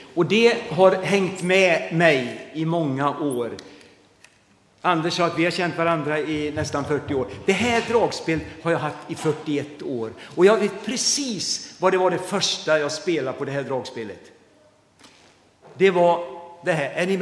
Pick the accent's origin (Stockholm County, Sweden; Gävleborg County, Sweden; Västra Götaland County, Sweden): Västra Götaland County, Sweden; Lagmansholm; Lagmansholm, det ligger mellan Allingsås och Vårgårda, ut efter Västra stambanan. Där växte jag upp.